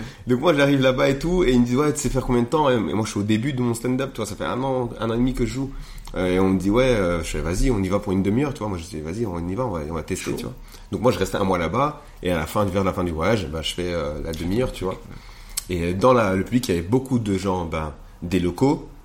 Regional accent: Rwanda; Et je suis pas congolais, je suis rwandais, tu vois.

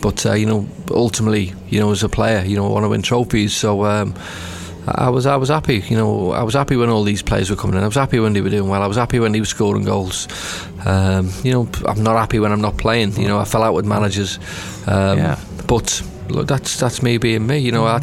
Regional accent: Liverpool, North West England, United Kingdom; I grew up in Liverpool. I never knew nothing different.

